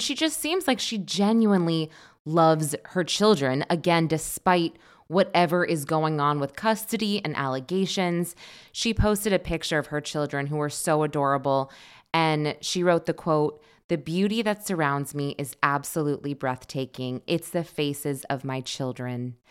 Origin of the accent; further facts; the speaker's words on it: Northeast, United States; And I'm from the Northeast, so this was a bit confusing for me just to say all of the states and the counties.